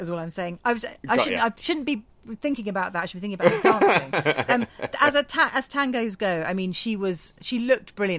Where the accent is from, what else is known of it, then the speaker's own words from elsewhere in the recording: Scotland, United Kingdom; traditionally fair skin, you know, I'm a Scot